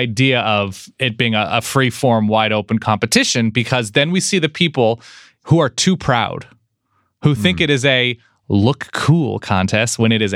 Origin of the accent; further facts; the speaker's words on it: California, United States; I'm from California, and I assume everything's 5 hours away from each other.